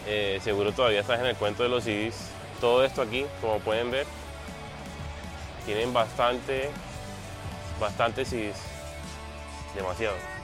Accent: Florida, United States; yo nací en la Florida y he vivido muchísimos años aquí

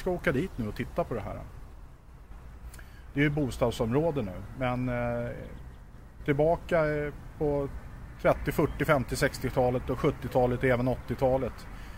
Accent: Sundbyberg, Stockholm County, Sweden; Jag är ju uppvuxen i Ursvik på 60-talet då.

